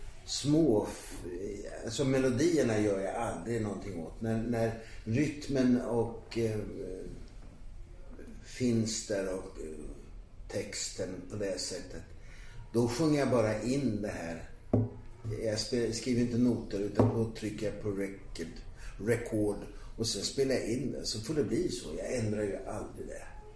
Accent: Ankarsholm, Sweden; Och jag hade inga vidare killintressen i brukssamhället, Ankarsholm där jag växte upp, utan det var gitarren.

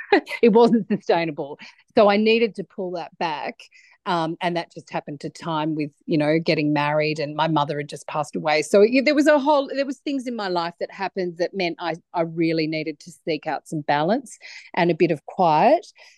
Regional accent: New South Wales, Australia; I grew up in the Snowy Mountains on a property, a sheep and cattle property on the Monero.

